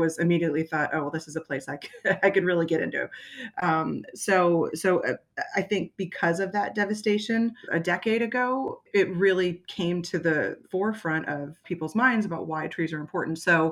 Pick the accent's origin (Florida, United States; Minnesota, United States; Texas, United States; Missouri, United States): Florida, United States; also born or lived in Virginia; now in Worcester, United States; I'm not from this area. I moved here from Virginia. I'm originally from Florida. I've lived all up and down the East Coast.